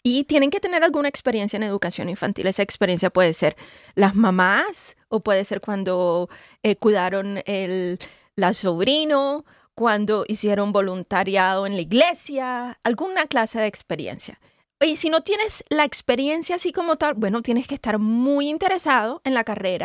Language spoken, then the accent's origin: Spanish; Colombia; Yo soy de Colombia, yo lo hice, yo pues mostré mi certificación de Colombia.